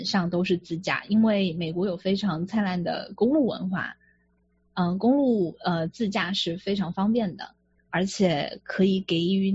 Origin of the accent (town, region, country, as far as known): China